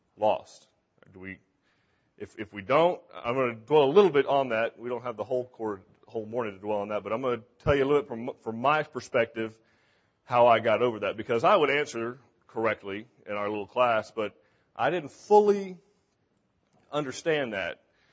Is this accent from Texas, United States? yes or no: yes; Montgomery, Texas, United States; now in Magnolia, United States; I'm originally from Montgomery, Texas.